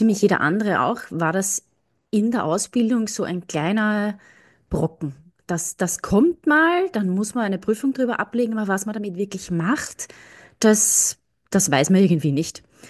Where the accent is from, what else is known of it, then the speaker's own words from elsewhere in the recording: Austria; born there; Ich bin gebürtige Österreicherin, habe allerdings einen Mann aus Belgien importiert.